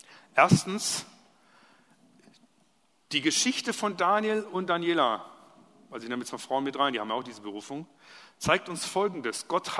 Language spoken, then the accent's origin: German; Baden-Württemberg, Germany; Ich komme ja aus dem Schwabeländle, gell?